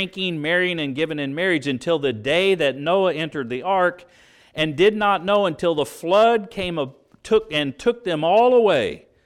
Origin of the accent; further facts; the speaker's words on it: Shoals, Indiana, United States; But I understood that when the White River, where I grew up in Shoals, Indiana, flooded